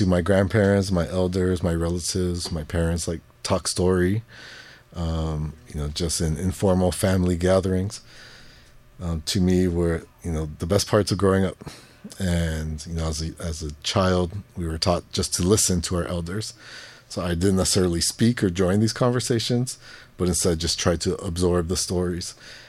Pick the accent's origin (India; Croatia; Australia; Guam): Guam; I was born and raised on Guam, and Guam is one island in the Marianas archipelago, is what we're called, and the whole archipelago is a homeland of the indigenous Chamorro people.